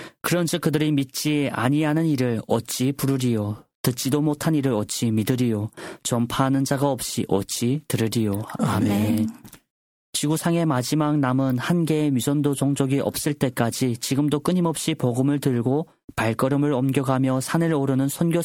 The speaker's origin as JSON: {"language": "Korean", "country": "North Korea", "tie": "born or raised there", "said": "저희 고향 북조선 땅을 생각해봅니다."}